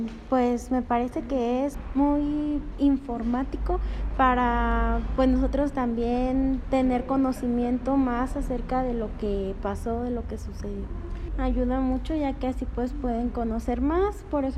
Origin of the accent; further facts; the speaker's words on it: Irapuato, Guanajuato, Mexico; Pues me siento muy orgullosa porque pues soy de Irapuato.